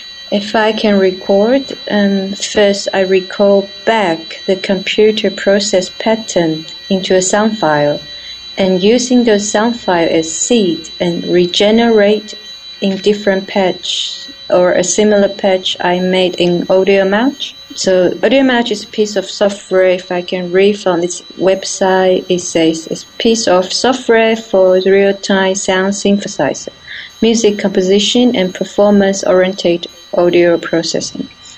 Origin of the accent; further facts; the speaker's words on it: Taiwan; now in Basel, Switzerland; I came from Taiwan and have been living in Basel for a year and a half now.